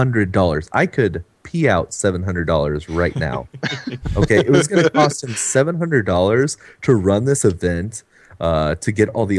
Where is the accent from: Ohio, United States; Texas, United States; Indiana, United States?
Indiana, United States; Indianapolis; It's in my hometown, so I was going to go to this event, but regardless.